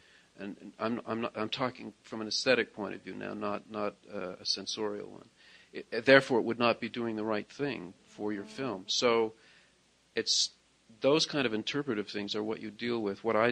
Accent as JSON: {"language": "English", "town": "Toronto", "region": "Ontario", "country": "Canada", "tie": "born or raised there", "said": "where I lived, where I grew up in Toronto, there was a big Italian population because it was a sort of an immigrant section of town."}